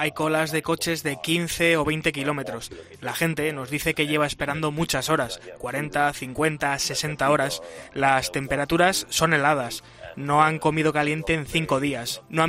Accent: Germany; Spanish is a second language; Yo soy alemán y Polonia es nuestro vecino.

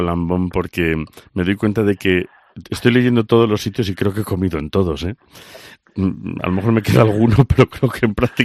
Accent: Galicia, Spain; now in Zamora, Spain; En mi tierra, en Galicia, cuando mi tierra natal, pero es que esta es mi tierra de adopción

